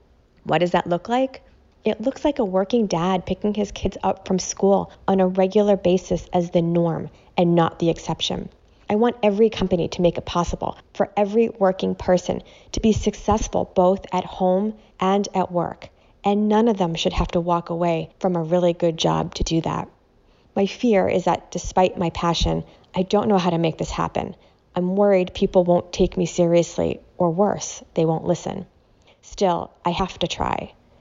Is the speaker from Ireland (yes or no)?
no; Needham, Massachusetts, United States; I'm from Needham, Massachusetts.